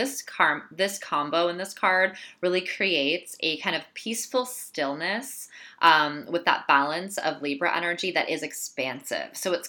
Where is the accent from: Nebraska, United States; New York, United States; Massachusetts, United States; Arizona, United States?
New York, United States; I always say as a New Yorker, like that's what we're taught to do is work, work, work, plan, plan, plan.